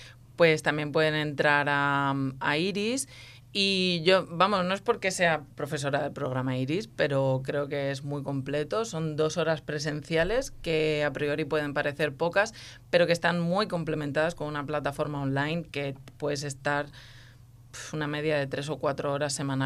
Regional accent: Torrevieja, Valencian Community, Spain; Yo vengo de la costa, vengo de Torrevieja

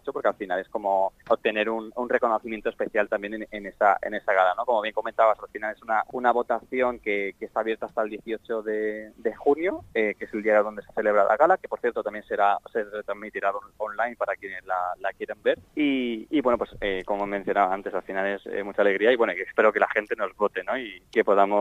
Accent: Spain; somos los únicos españoles galardonados

